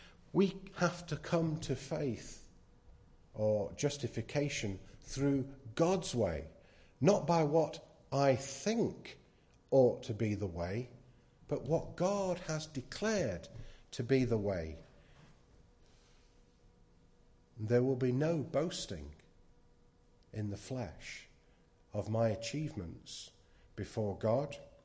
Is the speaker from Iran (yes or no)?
no; England, United Kingdom; Oh, I'm an Englishman.